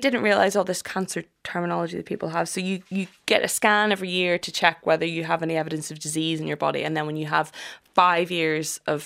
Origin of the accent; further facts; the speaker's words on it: Belfast, Northern Ireland, United Kingdom; moved away as an adult; also born or lived in London; I'm from West Belfast, so I grew up just off Falls Road. And then, grew up there, moved to London. I went to Queens and then I moved to London right after I finished.